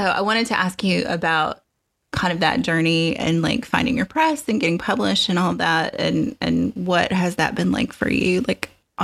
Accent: Appalachian South, United States; It is so much of the experience of growing up in the Appalachian South.

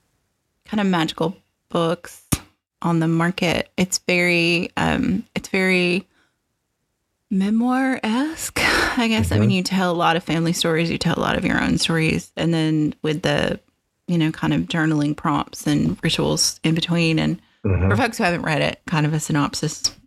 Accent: Appalachian South, United States; It is so much of the experience of growing up in the Appalachian South.

